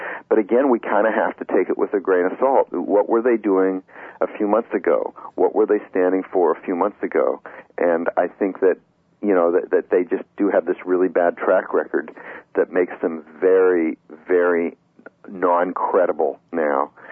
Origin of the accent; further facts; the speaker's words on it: Canada; I grew up in Canada